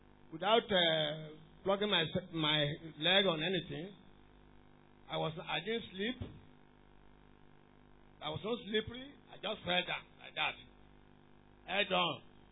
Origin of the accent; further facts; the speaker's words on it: Ikere-Ekiti, Ekiti, Nigeria; I came from Ikerekiti.